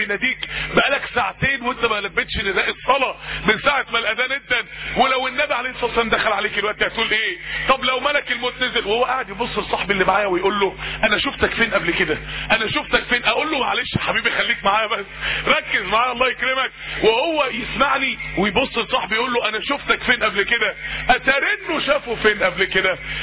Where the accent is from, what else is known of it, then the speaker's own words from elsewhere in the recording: Mansoura, Dakahlia, Egypt; لما احد الشباب عندنا في المنصورة